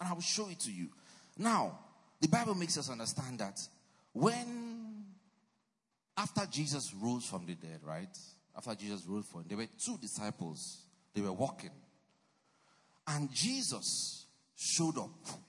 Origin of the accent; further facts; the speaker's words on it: Nigeria; I'm Nigerian, right?